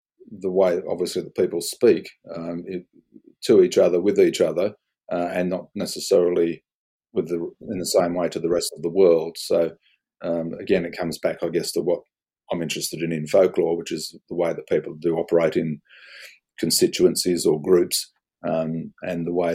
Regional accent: Australia; also born or lived in Canterbury, England; Yeah, I was born in 1950 in Canterbury, Kent, England. And as I said earlier, I came to Australia. My parents brought me out here when I was about six or so.

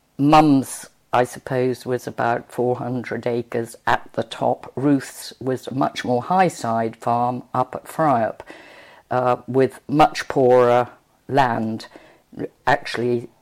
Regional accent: Cropton, Yorkshire and the Humber, United Kingdom; also born or lived in York; I grew up at the bottom of Cropton Bank. Cropton is a little village in North Yorkshire, and my parents were farmers, and we had a farm out of the village at the bottom of the big hill going up to Cropton.

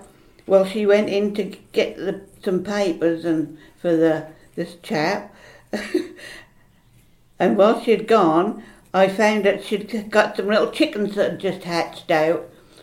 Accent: Wortham, East of England, United Kingdom; I was born in Wortham, which is the next village, to a farm and family, and that's where I spent many, many years. And I went to school at Wortham

